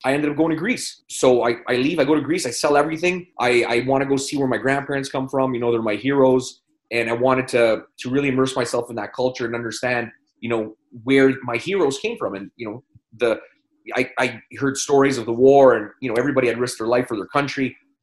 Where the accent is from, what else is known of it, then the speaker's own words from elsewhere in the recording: Canada; born and raised in Canada, but raised by my Greek grandparents. I'm 46 years old